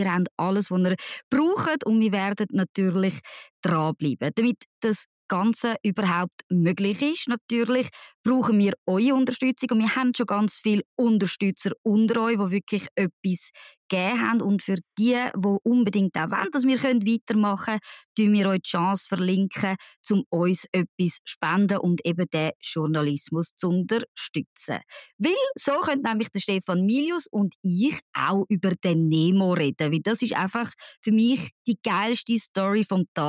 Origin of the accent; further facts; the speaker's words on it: Zurich, Switzerland; Als Zürcherin wollte ich mich darum nicht zu weit aus dem Fenster lehnen